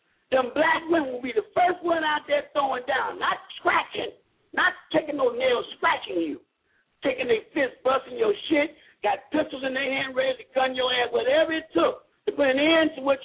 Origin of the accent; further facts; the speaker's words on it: Woodlawn, United States; I was born and raised in Woodlawn.